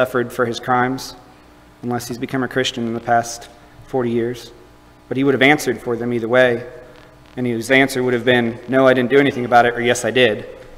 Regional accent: United States; I speak of this as an American

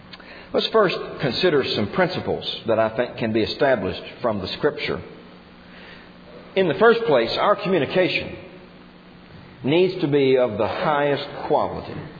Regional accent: Kentucky, United States; And my father said, no, we're from Kentucky. See, our speech gave us away. We didn't even sound like a native New Mexican.

